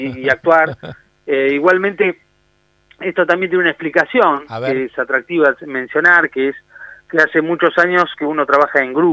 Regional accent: Mar del Plata, Buenos Aires Province, Argentina; now in Buenos Aires, Argentina; yo soy nacido en Mar del Plata, me formé, estudié teatro en Mar del Plata y me vine después, seguí mi carrera de teatro y mi formación acá en Buenos Aires.

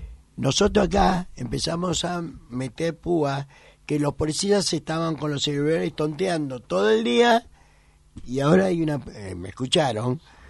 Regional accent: Buenos Aires, Argentina; Esta es mi ciudad, yo soy porteño y yo critico.

